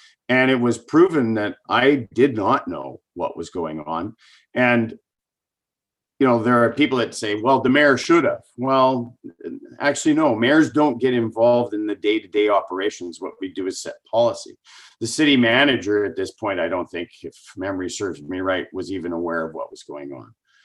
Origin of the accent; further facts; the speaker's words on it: Chilliwack, British Columbia, Canada; Because we grew up in Chilliwack.